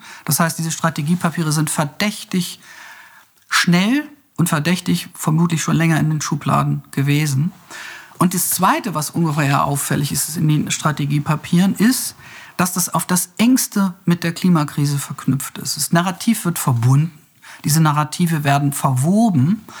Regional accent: West Germany, Germany; Also ich bin im Westen aufgewachsen

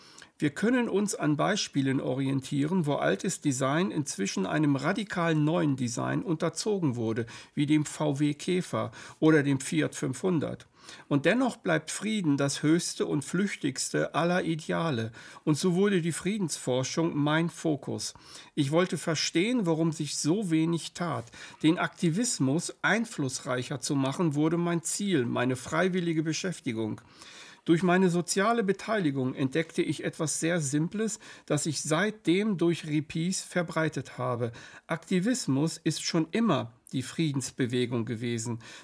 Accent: Switzerland; Als Schweizer fragte ich mich

